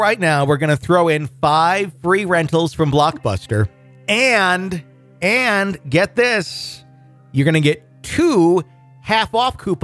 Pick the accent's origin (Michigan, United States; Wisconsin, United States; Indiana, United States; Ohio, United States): Wisconsin, United States; Fond du Lac; a free 2-leg and thigh chicken dinner from Ma and Pa's Grocery Express in Fond du Lac, Wisconsin, my hometown.